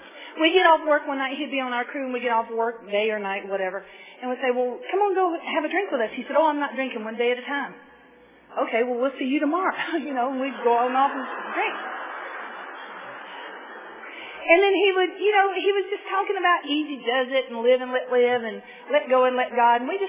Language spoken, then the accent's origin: English; the South, United States; I mean, I'm from the South, in case you can't tell from my voice.